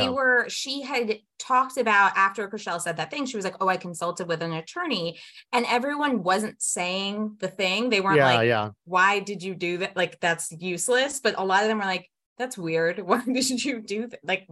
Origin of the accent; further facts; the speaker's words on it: Maryland, United States; I grew up in Maryland.